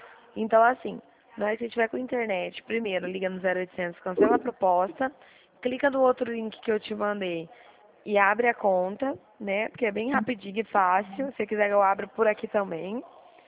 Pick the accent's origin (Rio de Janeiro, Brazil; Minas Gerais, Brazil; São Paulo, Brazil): São Paulo, Brazil; Dracena; eu sou de Dracena, estado de São Paulo.